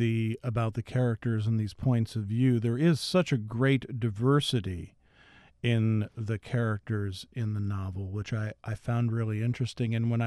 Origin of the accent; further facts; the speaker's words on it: Philadelphia, Pennsylvania, United States; And when I think of Pennsylvania, I grew up in Philadelphia